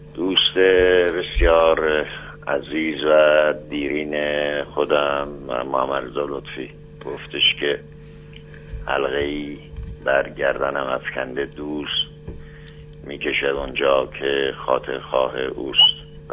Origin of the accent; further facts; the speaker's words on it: Iran; به عنوان یک ایرانی قدم او رو به ایران خوش آمد میگم